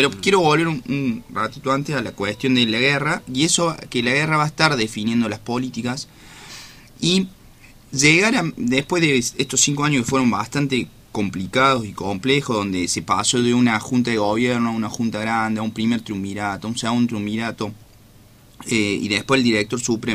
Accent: Argentina

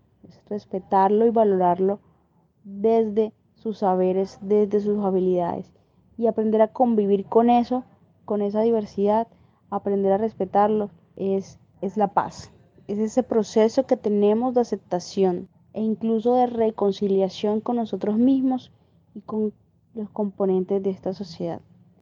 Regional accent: Colombia; la reconciliación es eso que nos falta como colombianos para construir una sociedad en paz

